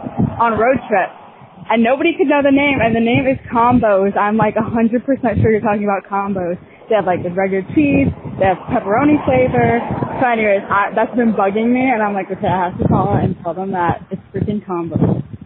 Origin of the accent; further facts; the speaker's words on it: Connecticut, United States; I'm from Connecticut.